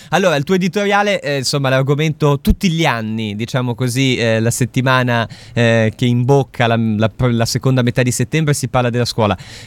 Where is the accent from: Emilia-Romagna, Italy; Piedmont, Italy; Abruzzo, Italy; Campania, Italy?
Piedmont, Italy; Castelnuovo Scrivia; l'Istituto Bassa Valle Scrivia, del quale io mi fregio di aver imparato a leggere e scrivere, diciamo, perché sono di Castelnuovo